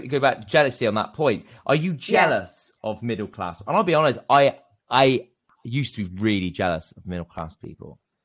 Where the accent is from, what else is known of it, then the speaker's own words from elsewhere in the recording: Bristol, South West England, United Kingdom; accent: Bristol; my accent, at one point in my 20s, I really almost lost my Bristol accent because I was trying to fit in.